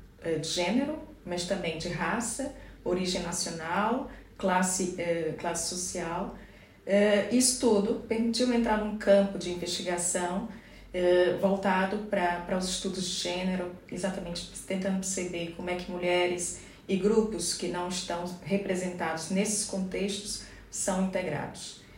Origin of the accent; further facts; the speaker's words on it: Brazil; moved away as an adult; now in Portugal; em 2014, quando eu vim do Brasil para fazer uma investigação sobre a presença das mulheres nas áreas tecnológicas